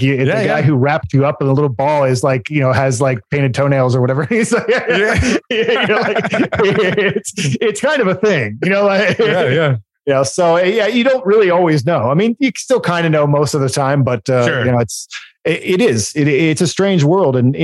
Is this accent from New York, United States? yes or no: no; Portland, Oregon, United States; And, I moved from Portland. I was outside of Portland. I lived in Oregon for years